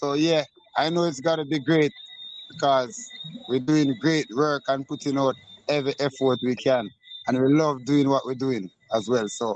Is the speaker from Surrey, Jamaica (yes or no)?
no; Sturgetown, Saint Ann, Jamaica; he is from my hometown, my community where I grew up in. St. Anne, a place called Sturgetown.